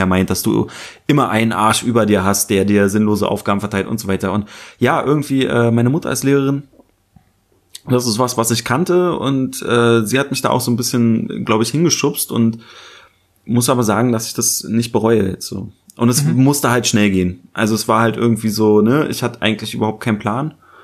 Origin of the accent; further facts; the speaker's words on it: Berlin, Germany; Und es gibt Neu-Hohenschönhausen, da wo ich herkomme, das ist sozusagen, also das ist ein, ich glaube, das zweitgrößte Plattenbaugebiet Berlins nach Marzahn.